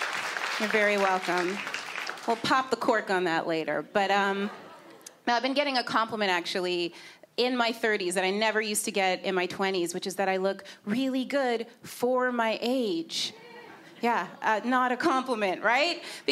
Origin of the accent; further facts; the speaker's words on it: Scarborough, Ontario, Canada; I'm from Scarborough originally.